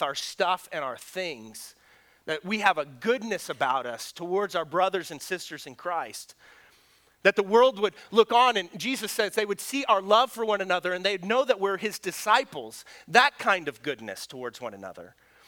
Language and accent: English; Missouri, United States; I'm from Southern Missouri, that's how you say it.